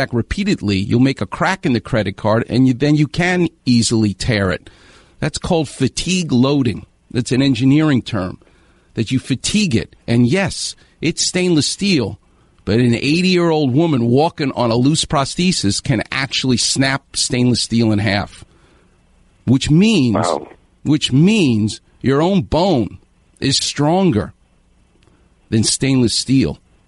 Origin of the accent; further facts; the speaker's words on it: New York, United States; also born or lived in Victorville, United States; now in Temecula, United States; Yeah. I'm from New York. I live in Los Angeles. Everybody, they come. I live in Temecula, Dr. Clapper. I lived in Victorville.